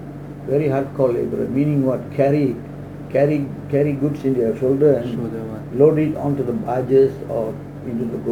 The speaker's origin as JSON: {"language": "English", "town": "Prai", "region": "Penang", "country": "Malaysia", "tie": "born or raised there", "said": "My uncles also born here. In Prai. So we were the natives of Prai, you can say. Born and bred in Prai."}